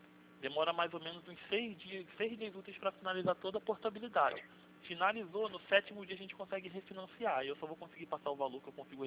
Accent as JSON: {"language": "Portuguese", "region": "Rio de Janeiro", "country": "Brazil", "said": "sou do Rio de Janeiro, de Vila Isabel."}